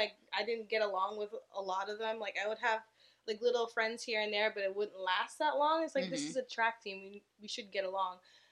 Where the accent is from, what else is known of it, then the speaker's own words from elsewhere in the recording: New York, United States; I'm from New York.